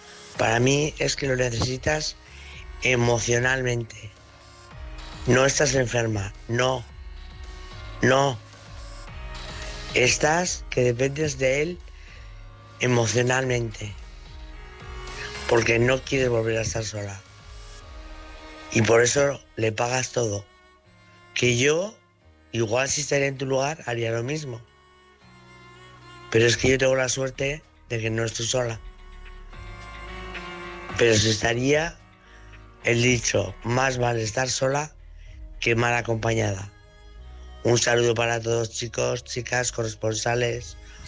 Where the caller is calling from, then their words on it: Navarre, Spain; corresponsal de Navarra.